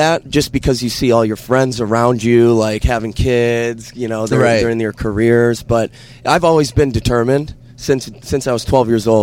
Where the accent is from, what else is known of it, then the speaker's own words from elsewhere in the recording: Downriver, Michigan, United States; I grew up in Downriver, Michigan, and I played sports throughout high school